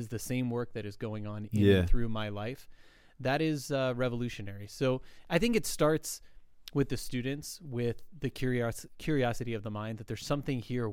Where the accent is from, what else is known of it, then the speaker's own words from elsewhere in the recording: California, United States; three places on the West Coast, which is where I lived. I was from Southern California, and just Notre Dame in the middle.